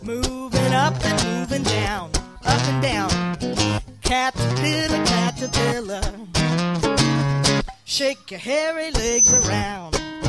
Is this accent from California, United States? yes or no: yes; California, United States; When I was growing up in California, I had a big, huge vegetable garden with big, fat, fat red juicy tomatoes.